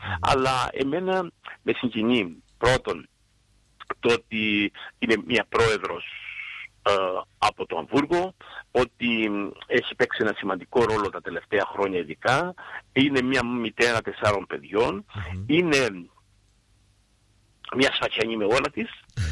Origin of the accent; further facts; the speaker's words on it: Greece; now in Germany; Αφού εδώ πέρα υπάρχει νομικό πρόσωπο αυτό γερμανικό, ανεξάρτητα πώς εμείς είμαστε Έλληνες, είναι νομικό πρόσωπο.